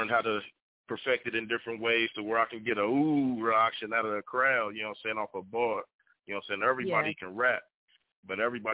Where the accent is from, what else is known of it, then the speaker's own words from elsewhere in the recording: Evansville, Indiana, United States; I'm from Evansville, Indiana.